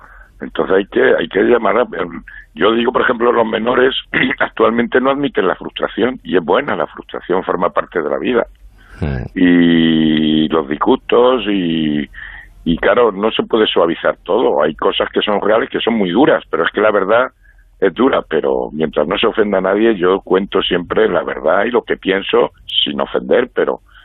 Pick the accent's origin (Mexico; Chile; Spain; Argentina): Spain; Castilla-La Mancha; Yo es que soy manchego y me gusta que se me entienda.